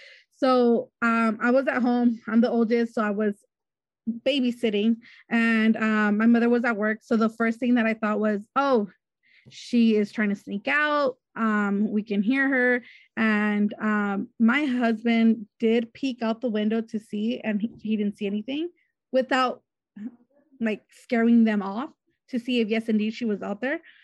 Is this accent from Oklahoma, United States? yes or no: no; Wilmington, California, United States; I'm from Wilmington, California.